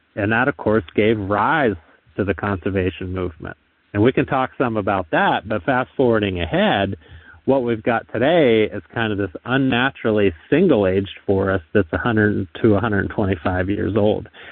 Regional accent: Pennsylvania, United States; and then made it back to my home state of Pennsylvania, where I worked for almost 15 years with our state wildlife agency

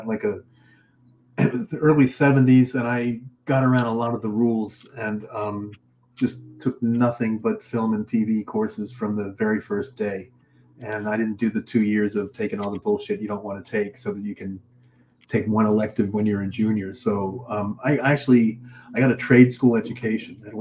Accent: Boston, Massachusetts, United States; moved away as an adult; now in Los Angeles, United States; So I wanted to make Hollywood movies, and they weren't making those in Boston. So I came out here at 22 to do that.

